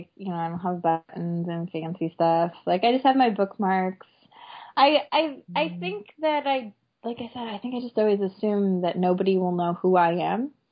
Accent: Chicago, Illinois, United States; I was at C2E2 this year, which is the Chicago Comic Con, and I'm probably going to do that one again next spring. So that's my hometown

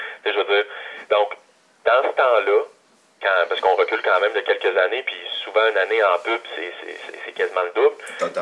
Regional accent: Quebec City, Quebec, Canada; now in Montreal, Canada; j'enlève absolument rien à Québec, là. Ça reste ma ville natale

